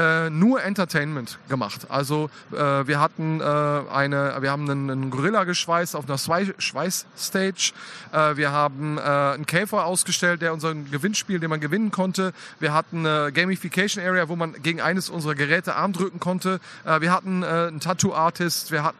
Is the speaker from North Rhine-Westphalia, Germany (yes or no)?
yes; Münster, North Rhine-Westphalia, Germany; ich komme aus Münster